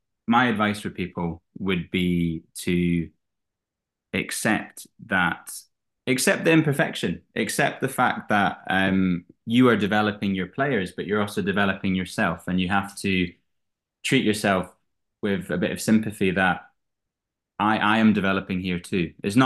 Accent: Edinburgh, Scotland, United Kingdom; also born or lived in England; So I'm from Edinburgh. I was born in England, but moved up to Scotland when I was 18 months old. So born in England, raised in Scotland. So I identify as a proud Scotsman.

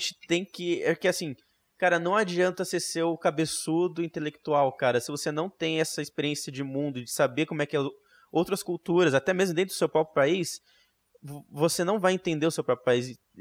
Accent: São Paulo, Brazil; Porque nós temos uma visão do Sudeste, já começa por aí, né? Porque nós três somos de São

